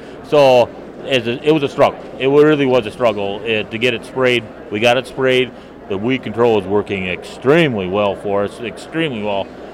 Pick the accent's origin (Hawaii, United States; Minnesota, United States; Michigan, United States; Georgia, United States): Minnesota, United States; Lake Benton; from Lincoln County, a little town called Lake Benton, and I farm with my son